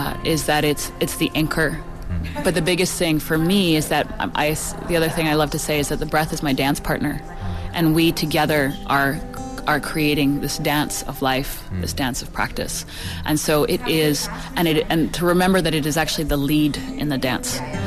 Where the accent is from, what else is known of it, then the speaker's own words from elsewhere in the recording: New York City, New York, United States; I'm from New York City originally